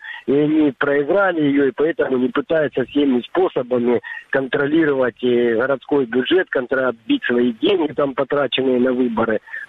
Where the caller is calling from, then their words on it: Sloviansk, Donetsk Oblast, Ukraine; Здравствуйте, Славянск.